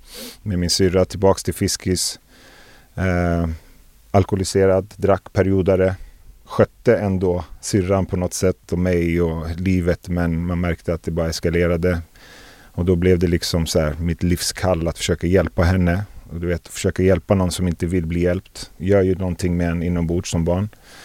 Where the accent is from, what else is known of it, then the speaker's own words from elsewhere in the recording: Fisksätra, Stockholm County, Sweden; Jag växte upp i Fisksätra.